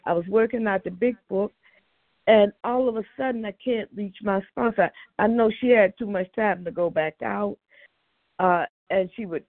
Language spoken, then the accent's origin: English; Maryland, United States; I'm from Maryland, and I'm real grateful to be here today.